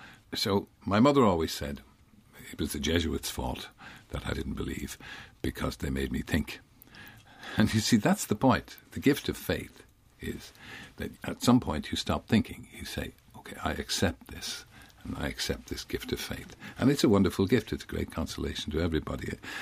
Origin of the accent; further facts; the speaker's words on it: Ireland; We're an Irish family. Irish families are like that.